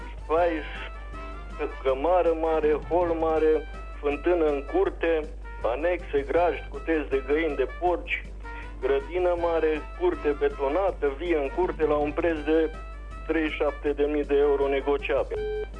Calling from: Oțelul Roșu, Caraș-Severin, Romania; din Oțelul Roșu și am de vânzare la o casă la Zăgujeni.

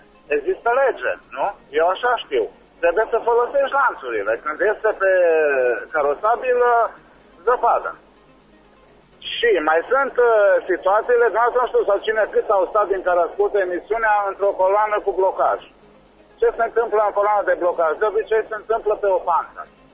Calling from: Timișoara, Timiș County, Romania; noi românii, că și eu sunt român

